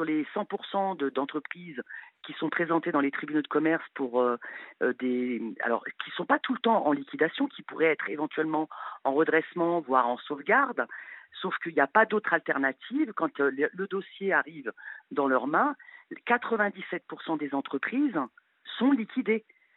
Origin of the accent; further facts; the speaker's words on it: Clermont-Ferrand, Auvergne-Rhône-Alpes, France; donc moi, je suis du Puy-de-Dôme, hein, de Clermont-Ferrand.